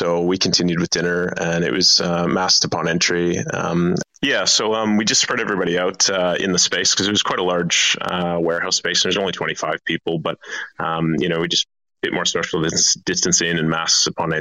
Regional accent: Edmonton, Alberta, Canada; moved away as an adult; now in Perth, Australia; No, I'm from Edmonton, Alberta. So I'm from Canada. I came to Australia when I was 18 as a backpacker. And I overstayed a visa and got married to an Australian. And now I've been here 15 years. So in Perth the whole time.

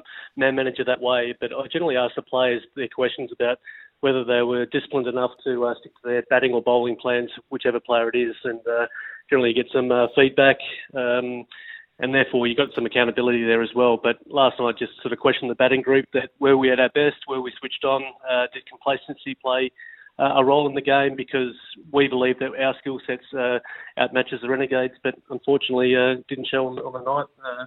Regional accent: Australia; It was actually hard to watch being an Australian fan, but it was good to watch as a cricket fan.

